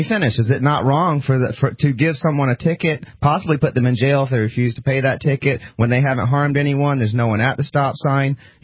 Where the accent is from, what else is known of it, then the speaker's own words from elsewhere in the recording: Georgia, United States; I'm from Georgia. I truly am from the South.